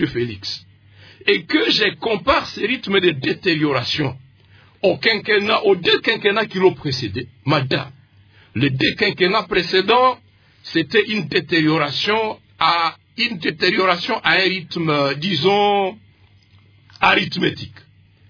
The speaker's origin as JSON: {"language": "French", "town": "Bambou", "region": "North Kivu", "country": "DR Congo", "tie": "born or raised there", "said": "Je suis fils du Nord Kivu, je suis fils de l'Ituri, je suis fils de Rutshuru. Dans mon village natal à Bambou"}